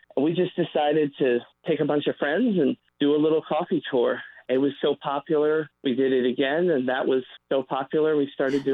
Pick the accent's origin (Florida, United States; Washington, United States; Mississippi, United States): Florida, United States; St. Petersburg; St. Pete's my hometown. I love this community.